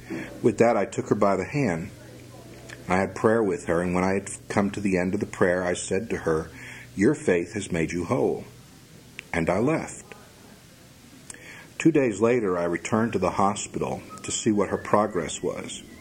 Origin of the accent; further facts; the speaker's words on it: West Haven, Connecticut, United States; West Haven, Connecticut.